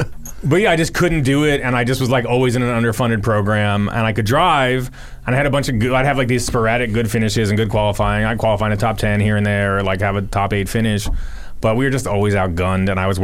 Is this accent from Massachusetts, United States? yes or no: no; Doylestown, Pennsylvania, United States; also born or lived in Philadelphia, United States; I was born in South Philly and lived there for a couple of years and then bounced around. but essentially because my family was from South Philly, we were there like every weekend.